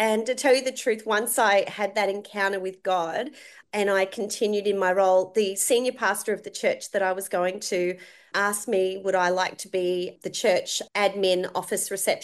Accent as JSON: {"language": "English", "town": "Warrandyte", "region": "Victoria", "country": "Australia", "tie": "born or raised there", "said": "we moved back to Melbourne when I was in high school and I grew up in Warrandyte."}